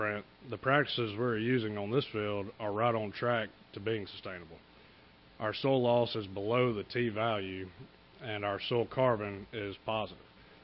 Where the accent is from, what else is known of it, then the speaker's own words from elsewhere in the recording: Tensas Parish, Louisiana, United States; I'm from Tensile Parish, Louisiana. Went to Mississippi State and met my wife, and we got married and moved back home